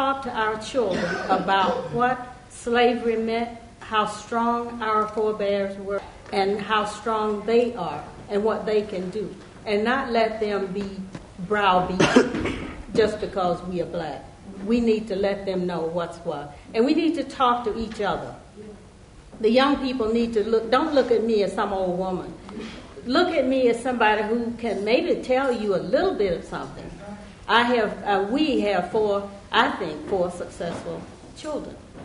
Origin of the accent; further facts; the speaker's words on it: Georgia, United States; I was brought up in Georgia, and I walked. I had to go before a judge before I could vote.